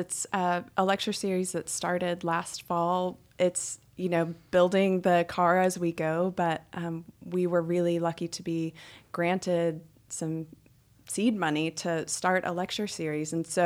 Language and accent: English; Chattanooga, Tennessee, United States; I wasn't aware of Chattanooga's story growing up because it was just there for me, you know?